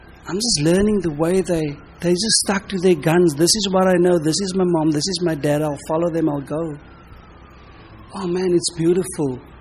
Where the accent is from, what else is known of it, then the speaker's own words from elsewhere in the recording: South Africa; Yeah, I'm from South Africa.